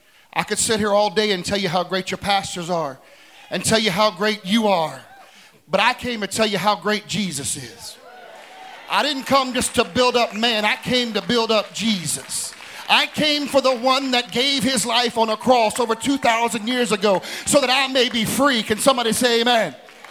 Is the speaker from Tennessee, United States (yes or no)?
yes; Tennessee, United States; I'm just kidding. I'm a Tennessee boy, so I'm a country boy.